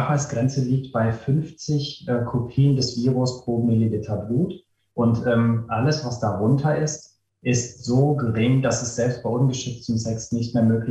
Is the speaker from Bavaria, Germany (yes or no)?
no; Essen, North Rhine-Westphalia, Germany; now in Wuppertal, Germany; ich bin eigentlich Essener. Ich bin aber viel in Wuppertal unterwegs, einmal beruflich und dann natürlich, weil ich bei meinem Mann zu Hause wohne oder mitwohne und das in Unterbarm.